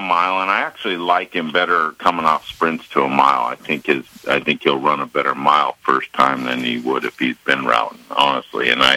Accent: New York, United States; born there; My, we moved from New York. I was born in New York, and, my dad owned a little piece of a horse, and he came here

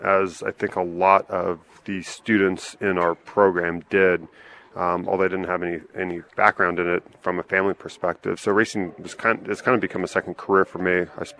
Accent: San Jose, California, United States; San Jose, California.

